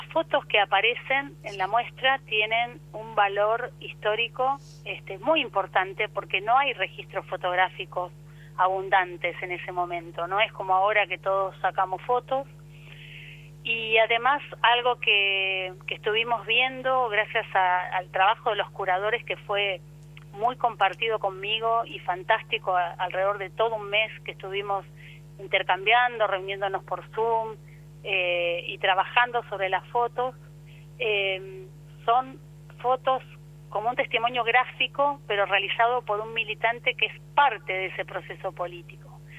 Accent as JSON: {"language": "Spanish", "country": "Argentina", "said": "los desafíos que tenemos como argentinos y argentinas en este siglo XXI"}